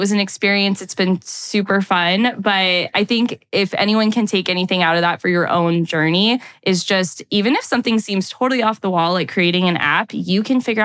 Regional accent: Napa, California, United States; I live in a very concentrated place that focuses on the wine industry. I'm from Napa.

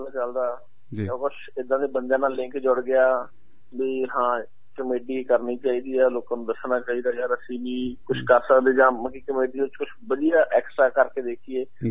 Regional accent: Sangatpur, Punjab, India; also born or lived in Jalandhar; now in Philippines; ਅਸੀਂ ਬਿਲੋਂਗ ਤਾਂ ਪੰਜਾਬ ਤੋਂ ਕਰਦੇ ਆ, ਮੇਰਾ ਪਿੰਡ ਆ ਸੰਗਤਪੁਰ ਪਿੰਡ ਆ ਫਗਵਾੜੇ ਦੇ ਲਾਗੇ ਪੈਂਦਾ। ਅਸੀਂ ਸੈਟਲ ਵੈਸੇ ਜਲੰਧਰ ਆ ਕਾਫੀ ਸਾਲਾਂ ਤੋਂ।

